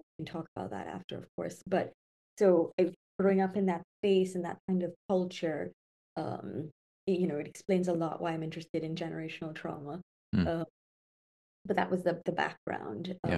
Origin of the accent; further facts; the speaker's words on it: Trinidad, Trinidad & Tobago; also born or lived in Tobago / Jerusalem; now in Atlanta, United States; Yeah, so I was born in Tobago and raised in Trinidad, and I just moved to Atlanta in July of last year from Jerusalem. We lived there for 6 years.